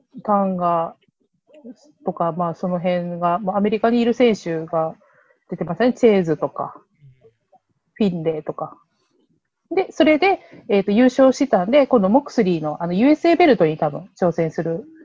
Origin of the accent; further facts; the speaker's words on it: Uwajima, Ehime, Japan; 私、地元なので出身地なので帰ろうと思ってたんですけど